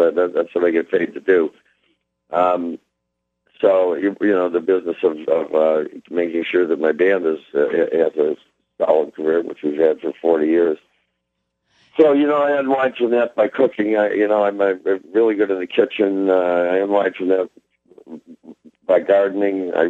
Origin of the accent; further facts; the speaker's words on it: Detroit, Michigan, United States; born there; I was born in Detroit originally.